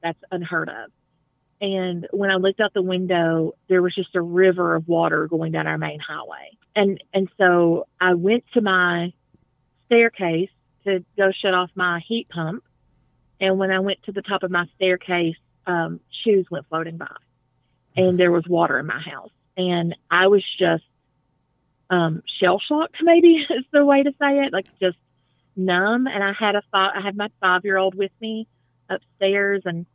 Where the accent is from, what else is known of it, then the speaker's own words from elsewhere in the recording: Kentucky, United States; also born or lived in East Tennessee / Western North Carolina; Yeah. I grew up here in East Kentucky.